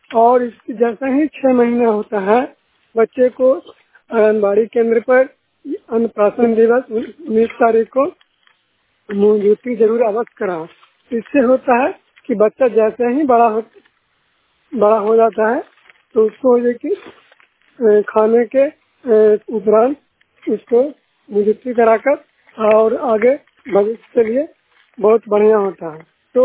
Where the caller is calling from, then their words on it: Nalanda, Bihar, India; सरकारी ब्लॉक नालंदा जिला के निवासी हूँ।